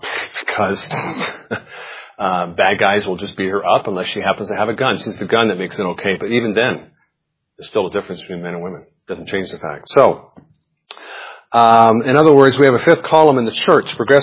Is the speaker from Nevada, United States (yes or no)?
yes; Nevada, United States; Yeah, I've seen them in Nevada when I grew up in Nevada.